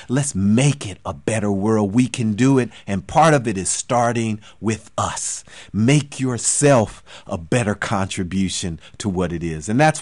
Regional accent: Oakland, California, United States; When I was a child, I lived in the projects in Oakland called Tassafaranga Project.

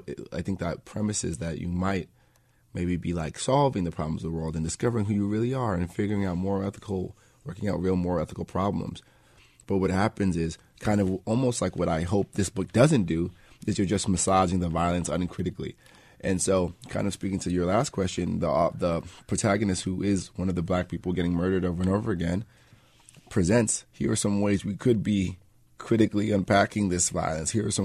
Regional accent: Spring Valley, New York, United States; also born or lived in Queens; I was born in Queens. I grew up there, but very early on we moved to Spring Valley, Rockin County, which is just outside the city.

